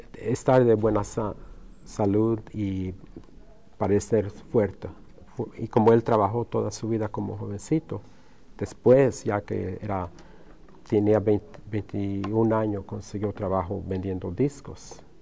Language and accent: Spanish; Santa Clara, California, United States; Pasamos un verano en Texas, en El Paso, con mis tíos. Y crecimos aquí en Santa Clara, cuando era un pueblito de 20 mil personas.